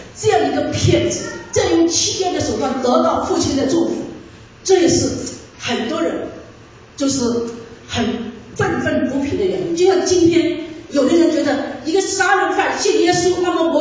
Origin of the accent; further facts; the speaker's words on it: China; 就我们中国人常常讲蒙福过年了